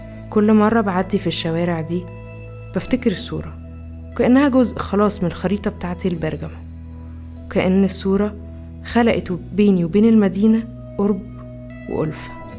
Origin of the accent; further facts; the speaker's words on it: Alexandria, Alexandria Governorate, Egypt; also born or lived in Marseille; now in Bergamo, Italy; أنا عايشة في بيرجامو من بس 3 شهور بعد ما درست 3 سنين في مارسيليا، لكني أصلا من اسكندرية من مصر. أنا مغتربة في مدينة جديدة